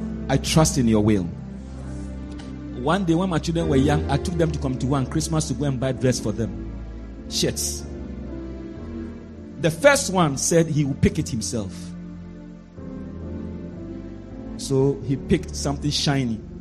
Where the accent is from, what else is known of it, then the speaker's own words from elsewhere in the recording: Ghana; English is a second language; listen, I'm coming from Africa, Ghana.